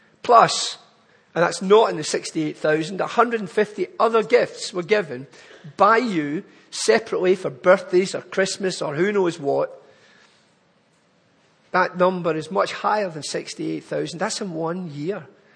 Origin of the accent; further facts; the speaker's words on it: Glasgow, Scotland, United Kingdom; I'm not from Chichester. I'm not even from England. I am from Glasgow. I was born in Glasgow, brought up in Glasgow. The accent, believe it or not, has changed a lot, but maybe not to your ear, but if I go home, I sound quite posh.